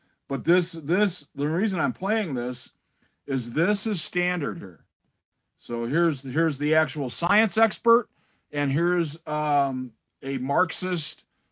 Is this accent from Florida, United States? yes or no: yes; Florida, United States; Listen, I grew up in Florida, and I'm telling you that these storms are intensifying.